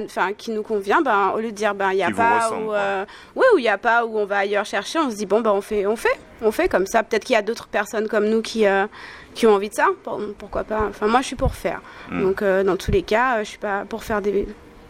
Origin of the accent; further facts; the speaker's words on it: Martinique, France; also born or lived in Bondy / French Guiana; Je suis arrivée en Martinique, je devais avoir 4-5 ans.